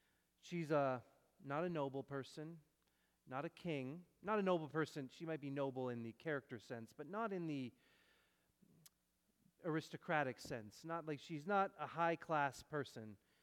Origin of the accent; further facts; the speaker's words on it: Surrey, British Columbia, Canada; But I was born and raised in Surrey.